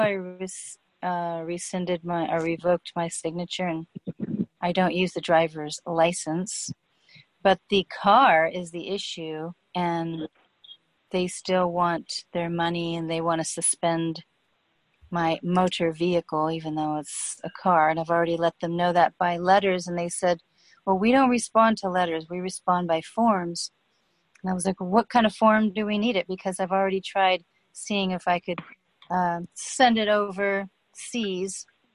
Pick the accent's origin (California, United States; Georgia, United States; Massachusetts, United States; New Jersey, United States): California, United States; Hey, I'm from California, and I'm in the states, the California Assembly.